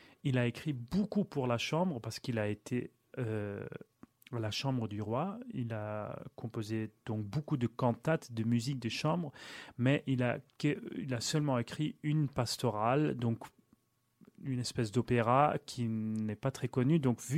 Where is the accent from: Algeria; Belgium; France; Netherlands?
Belgium; Flanders; que je suis flamand aussi